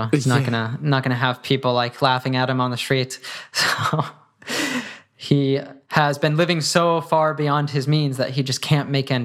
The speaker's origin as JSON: {"language": "English", "region": "Colorado", "country": "United States", "said": "Because I'm from Colorado."}